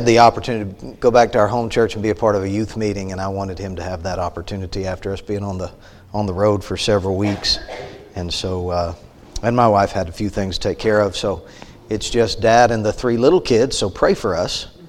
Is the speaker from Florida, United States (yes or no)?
yes; Florida, United States; I grew up on the Gulf Coast of Northwest Florida, about 30 miles from the beach, but we were down in that area growing up.